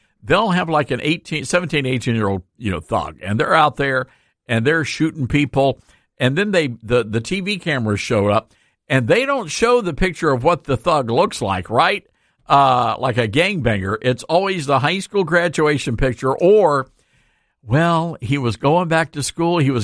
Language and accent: English; South Haven, Mississippi, United States; Now, I remember back when I was growing up in South Haven, Mississippi, and I was a decent kid, didn't get in any trouble.